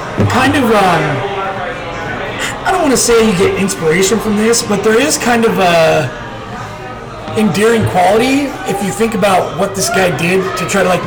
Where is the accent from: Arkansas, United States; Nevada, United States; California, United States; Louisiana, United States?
Louisiana, United States; New Orleans; I told you, I'm from New Orleans.